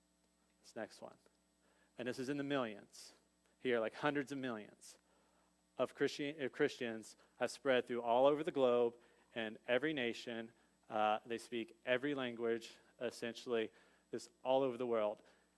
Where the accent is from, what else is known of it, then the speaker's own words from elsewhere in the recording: Ohio, United States; There was one with just Texas and Ohio. I'm from Ohio.